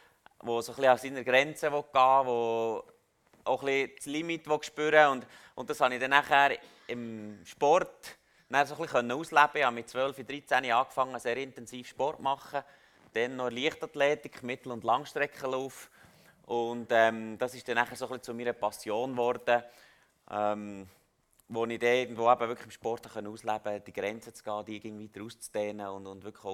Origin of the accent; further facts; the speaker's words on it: Frutigen, Bern, Switzerland; aufgewachsen bin ich im Berner Oberland, Frutigen. Und ja, sehr gute Kinder. Ich hatte drei Brüder, ich bin auf einem Bauernhof aufgewachsen.